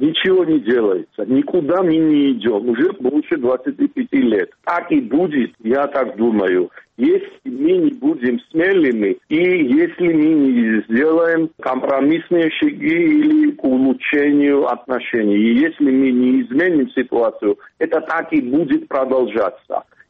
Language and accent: Russian; Georgia; Меньше есть вероятность, что мы грузины потеряем